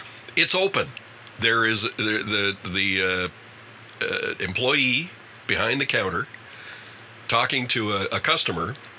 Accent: Kitchener, Ontario, Canada; I grew up in Kitchener.

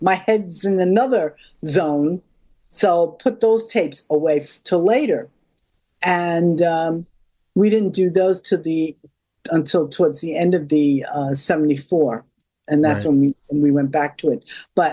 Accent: New York, United States; I'm such a New Yorker.

